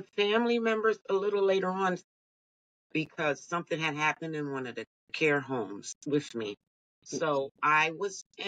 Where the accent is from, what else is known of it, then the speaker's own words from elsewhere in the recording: New Jersey, United States; Well, I grew up in New Jersey as a foster child. I didn't know my parents at all.